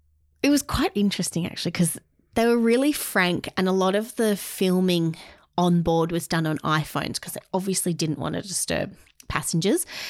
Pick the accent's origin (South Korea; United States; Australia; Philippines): Australia; only because I'm Australian.